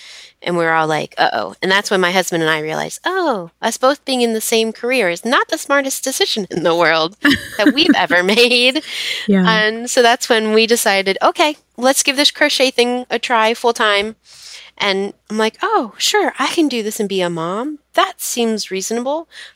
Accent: Allentown, Pennsylvania, United States; now in Pittsburgh, United States; But I'm from Allentown, which is on the other side of Pennsylvania.

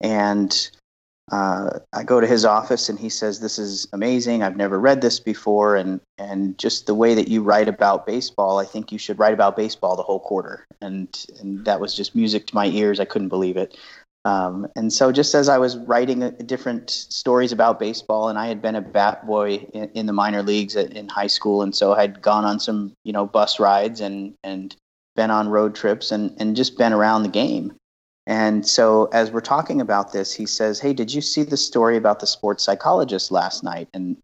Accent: Riverside, California, United States; also born or lived in Boston; I grew up in Riverside, California. I was born in Boston, and I don't really remember much of the East Coast, but grew up in Riverside.

